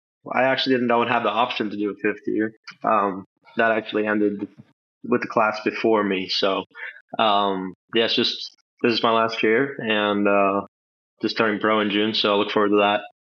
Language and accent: English; Norway; now in United States; Yeah, Norway. Yeah.